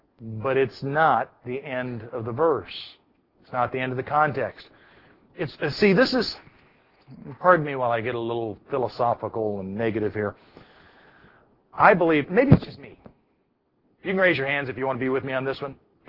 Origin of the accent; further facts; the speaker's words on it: Yuma, Arizona, United States; I grew up in Southern Arizona. I grew up in Yuma.